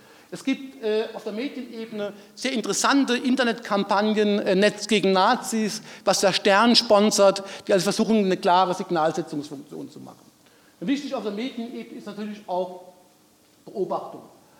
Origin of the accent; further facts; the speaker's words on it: Rhineland-Palatinate, Germany; ich komme aus einem Pfälzer, ich komme aus der Nähe von Kaiserslautern, ein historisch berühmter Fußballclub.